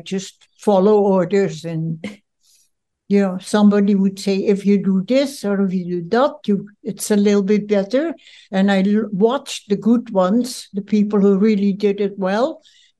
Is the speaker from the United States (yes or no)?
no; Netherlands; Well, I was living in a polder, and we had a canal around the polder, and we would just swim, you know.